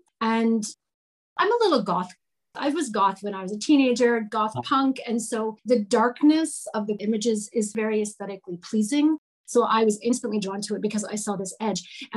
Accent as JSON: {"language": "English", "town": "Vancouver", "region": "British Columbia", "country": "Canada", "tie": "born or raised there", "lives_now": "Berlin, Germany", "said": "I grew up in Vancouver. I was by the water. In Berlin, we're landlocked."}